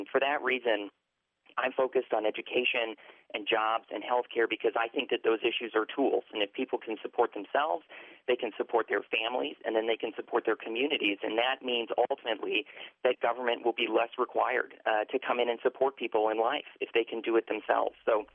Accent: Milltown, Wisconsin, United States; also born or lived in Balsam Lake; places similar to where I grew up in Milltown and Balsam Lake.

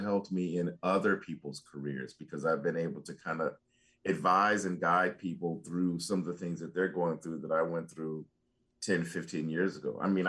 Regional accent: Chicago, Illinois, United States; I remember reading about this growing up in Chicago, which has a traditional Bronzeville, which is reemerging as well.

